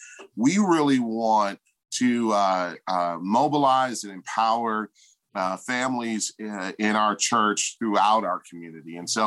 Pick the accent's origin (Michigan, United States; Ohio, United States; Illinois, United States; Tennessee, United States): Michigan, United States; Detroit; I think about some of the great mayors in the city that I grew up in. I grew up in Detroit.